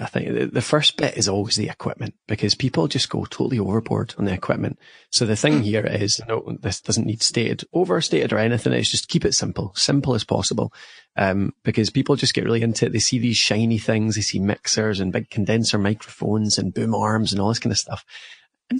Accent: Scotland, United Kingdom; now in United States; I'm a Scotsman in America

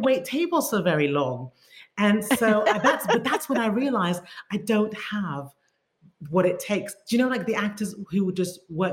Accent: Geneva, Switzerland; first language fr; English is a second language; also born or lived in London; And French was my mother tongue. Once they got divorced, I went to a Swiss school. So I don't look anything like the Swiss, but I spent my childhood in Geneva

